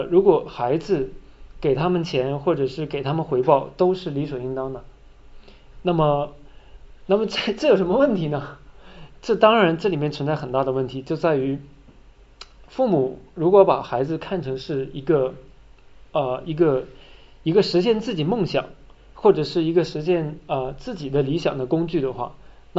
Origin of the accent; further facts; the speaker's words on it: China; 因为我们中国人是非常实用主义的